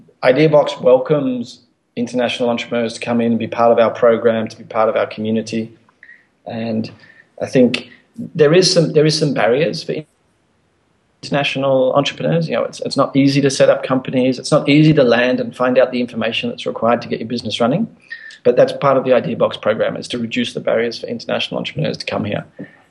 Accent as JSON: {"language": "English", "country": "Australia", "said": "No, I'm Australian, so we dropped out about last night, didn't we?"}